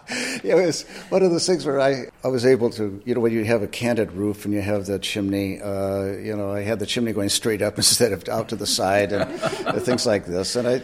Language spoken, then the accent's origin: English; Illinois, United States; I was in a community north of Chicago. So I had ravines and shoreline.